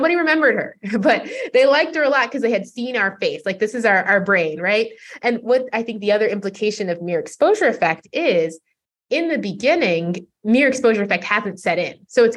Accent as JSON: {"language": "English", "country": "United States", "said": "Like, I'm from the US too."}